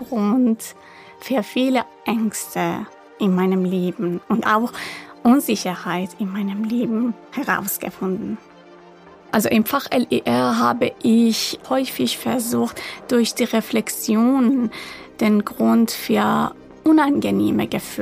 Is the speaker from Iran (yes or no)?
yes; Iran; now in Germany; mitbekommen, dass ich aus dem Iran komme.